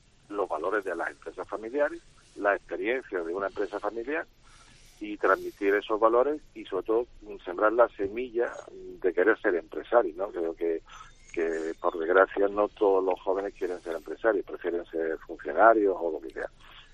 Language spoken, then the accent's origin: Spanish; Melilla, Spain; Yo soy de Melilla, por eso estoy aquí también.